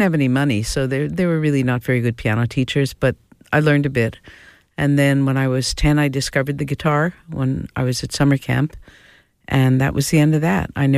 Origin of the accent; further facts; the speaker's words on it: New Jersey, United States; So I'm from New Jersey, same area as